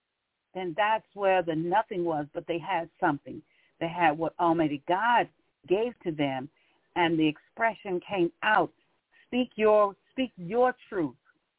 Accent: Pompano Beach, Florida, United States; also born or lived in Brooksville; now in St. Petersburg, United States; I'm born in Brooksville, Florida, which is Central Coast on the west coast of Florida, and raised in Pompano Beach, Florida, on the east coast near the Atlantic Ocean.

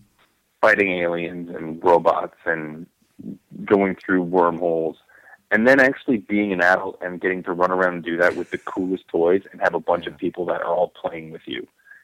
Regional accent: Edmonton, Alberta, Canada; where I grew up in Edmonton

